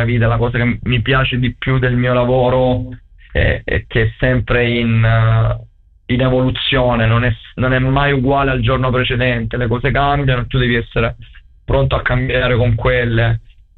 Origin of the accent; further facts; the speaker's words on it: Calimera, Apulia, Italy; sono di Calimera